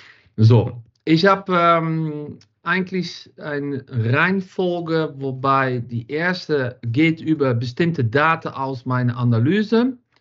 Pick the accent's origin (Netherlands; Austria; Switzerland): Netherlands; German is a second language; now in Düsseldorf, Germany; ich komme aus Holland, wohne seit 7 Jahren in Düsseldorf. Bin ja auch sehr glücklich hier und bin mit einem Deutschen verheiratet